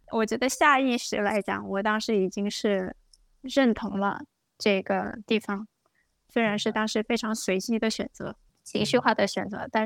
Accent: China; also born or lived in Edmonton; now in Quebec, Canada; 我是魁北克人，因为我不能丢弃我本身我过去的背景，是吧？我从在中国出生长大，然后在英语区埃德蒙顿待了10年，然后在这里，我希望待一段时间。

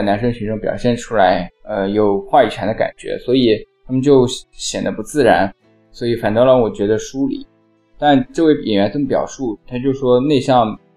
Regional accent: Zhejiang, China; 浙江这个词的定义有变化，就是庞家湖那一块的浙江和其他部分像我的家乡感受很不一样

